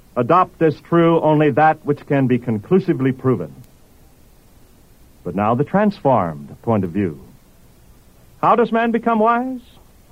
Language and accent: English; Oklahoma, United States; Years ago, when I was a boy growing up in Oklahoma, we used to gather around the radio for the Saturday afternoon football broadcasts.